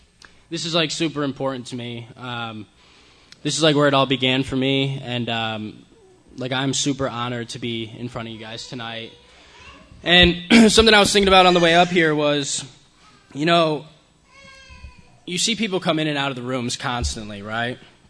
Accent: Scranton, Pennsylvania, United States; I was born in Scranton, Pennsylvania, the show The Office. I was born there. I lived there for 18 years of my life. It's about north of Philly.

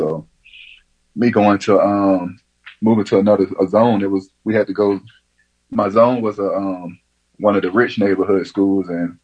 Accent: Albany, Georgia, United States; Like I say, I'm from Albany, Georgia, born and raised. I was born to a single parent, single household.

